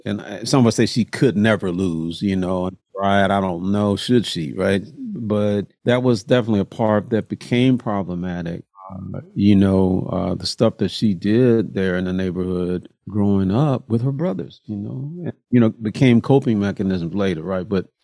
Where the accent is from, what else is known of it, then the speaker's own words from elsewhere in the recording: Memphis, Tennessee, United States; now in Houston, United States; I'm from Memphis, but Texas Southern. So now I'm in Houston.